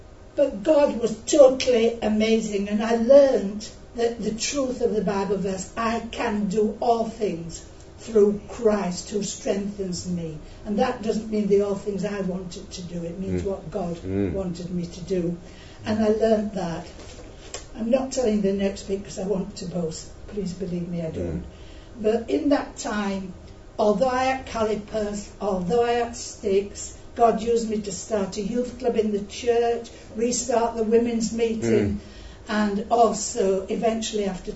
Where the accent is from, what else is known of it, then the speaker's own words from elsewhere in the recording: Sowerby Bridge, Yorkshire and the Humber, United Kingdom; I come from Sorby Bridge, which is a small church. Well, it was when I was there. And I grew up in that church